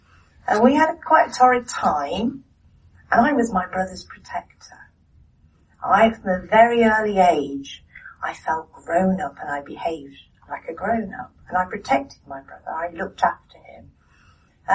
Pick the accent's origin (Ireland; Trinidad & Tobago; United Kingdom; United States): United Kingdom; England; born there; I was born in England, into a mad family, a mad English Catholic working class family.